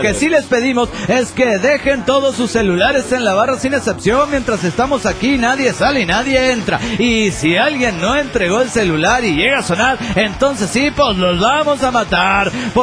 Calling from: Gainesville, Georgia, United States; de Gainesville, Georgia, Estados Unidos, Norteamérica.

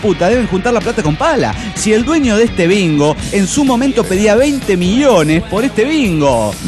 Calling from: Bogotá, Colombia; de Bogotá, Colombia.

